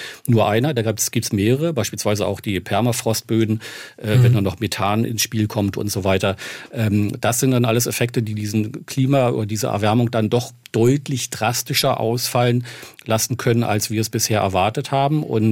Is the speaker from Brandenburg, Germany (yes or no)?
yes; Brandenburg, Germany; die Vegetation ist jetzt so weit, wie es vor 40 Jahren, als ich noch jung war, im April war bei uns in Brandenburg.